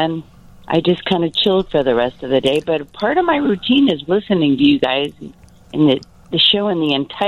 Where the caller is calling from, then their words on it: Streamwood, Illinois, United States; Oh, I'm calling from Streamwood